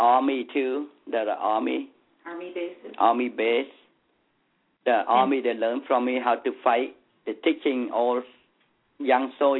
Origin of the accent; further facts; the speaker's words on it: Cambodia; English is a second language; They know that they asked me where are you from. I said Cambodia.